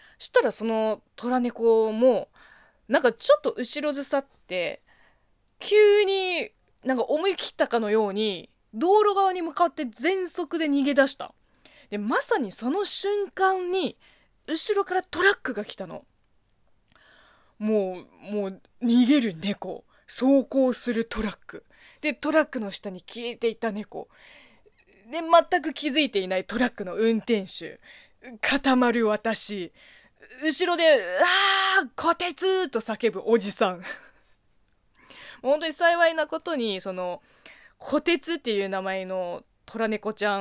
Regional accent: China; 中国生まれ中国育ちの私

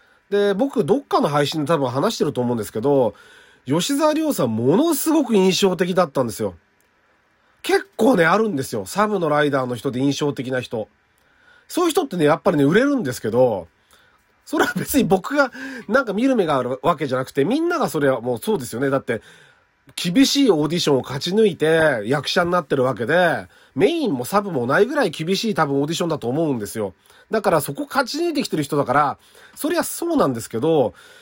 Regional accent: Saitama, Japan; まあ、僕は埼玉の人間なんで

